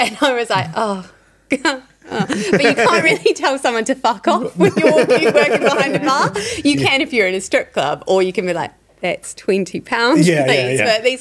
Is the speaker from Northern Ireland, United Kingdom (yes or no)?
no; Birmingham, West Midlands, United Kingdom; also born or lived in New Zealand; I'm actually from Birmingham. So I lived in New Zealand. I went to uni in New Zealand and everything like that.